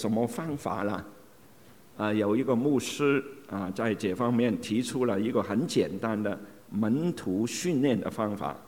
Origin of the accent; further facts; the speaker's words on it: China; 我们中国的父亲啊和子女中间啊没有那么亲密的动作，但是我们中国人却是把最好的教育、最好教育的机会提供给下一代。